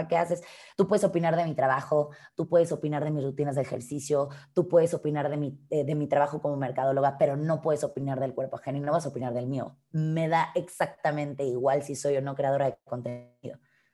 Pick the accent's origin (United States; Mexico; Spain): Mexico; soy una mujer mexicana de casi 32 años.